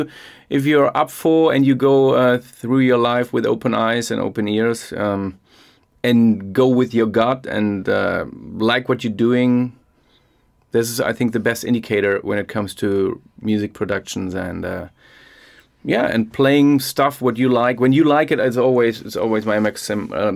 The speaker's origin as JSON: {"language": "English", "region": "North Rhine-Westphalia", "country": "Germany", "tie": "born or raised there", "lives_now": "Berlin, Germany", "said": "I grew up in the Ruhr area and this is still my home. It will ever be my home because I grew up there and all my real old friends are there."}